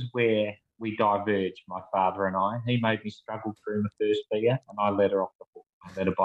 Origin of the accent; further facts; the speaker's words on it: Narrogin, Western Australia, Australia; So we went back to Narrogin, my hometown